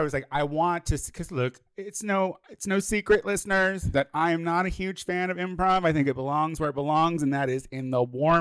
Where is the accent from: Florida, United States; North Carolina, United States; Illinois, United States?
Illinois, United States; now in Los Angeles, United States; You know, I'm from Illinois. I did all my theater stuff in Chicago.